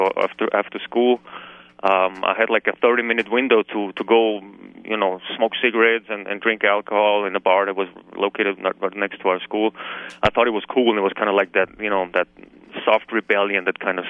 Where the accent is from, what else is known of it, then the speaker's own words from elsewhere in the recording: Vienna, Austria; I grew up in Vienna, and I come from a loving family.